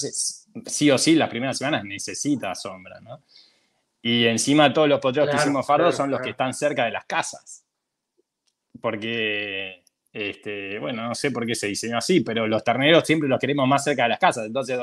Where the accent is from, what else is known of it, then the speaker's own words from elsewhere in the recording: Uruguay; now in Paraguay; porque nosotros somos uruguayos